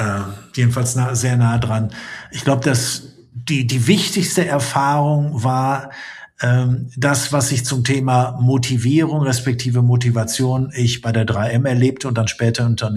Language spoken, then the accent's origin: German; Essen, North Rhine-Westphalia, Germany; Rein physisch ist es natürlich meine Heimatstadt Essen. Und diese Heimatstadt Essen, die ja sehr grau ist, so ein Pepita-Schick hat, wo wirklich nichts Besonderes ist.